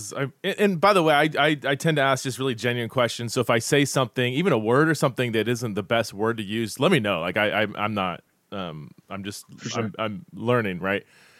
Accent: Fresno, California, United States; I grew up in Fresno, which there was definitely, you know, I mean, there's a lot more Hispanics than

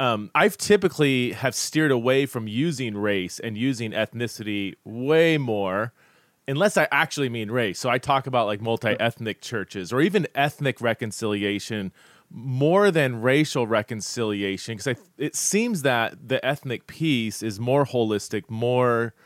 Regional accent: Fresno, California, United States; I grew up in Fresno, which there was definitely, you know, I mean, there's a lot more Hispanics than

